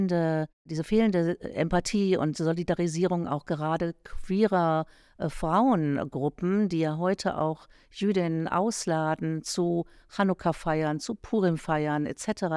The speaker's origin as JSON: {"language": "German", "region": "Berlin", "country": "Germany", "tie": "born there", "said": "ich bin 1962 in Berlin geboren, in West-Berlin geboren. Und ich bin aufgewachsen auch mit der späten Frauenbewegung."}